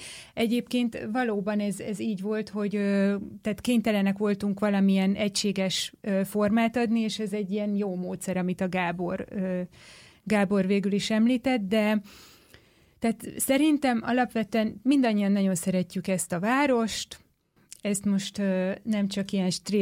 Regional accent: Budapest, Hungary; én ugye budai vagyok

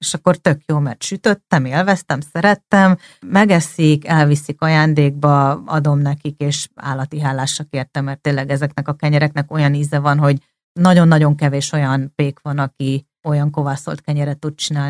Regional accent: Greece; Én Görögországban nőttem föl, meg mindenféle országokba éltem

